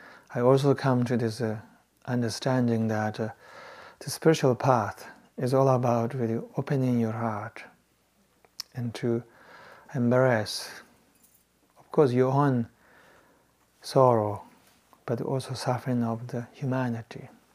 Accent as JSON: {"language": "English", "region": "Tibet", "country": "China", "tie": "born or raised there", "said": "I grew up in Tibet and fairly treated quite well, didn't suffer so much physically."}